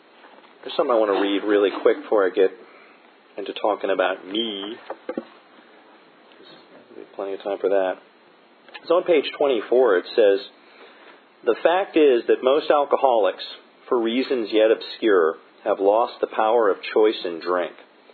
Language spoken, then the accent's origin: English; Virginia, United States; born there; also born or lived in North Carolina / Florida; But I was born in Virginia, not far from here, Northern Virginia. My dad was a worker for the government. We traveled because of his job down through Virginia, North Carolina, and eventually Florida.